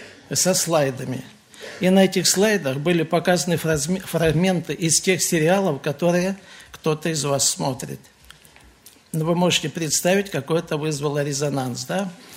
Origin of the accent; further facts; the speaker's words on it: Vorkuta, Komi Republic, Russia; Вот, я из Воркуты. Вот это там, где 12 месяцев зима, остальное лето.